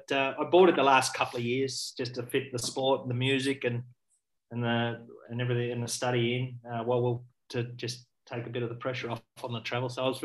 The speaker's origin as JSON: {"language": "English", "town": "Ballarat", "region": "Victoria", "country": "Australia", "tie": "born or raised there", "said": "Mate, I was very fortunate. I had a lovely childhood and lovely upbringing. We were off a farm outside of Ballarat, a couple of thousand acres, specialising in lamb."}